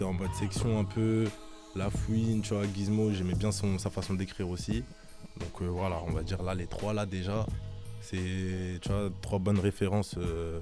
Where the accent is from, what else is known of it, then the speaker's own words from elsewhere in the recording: Créteil, Île-de-France, France; Ouais, moi je viens de Créteil.